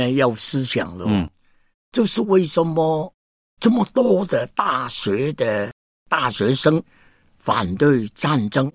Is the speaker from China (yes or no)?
yes; China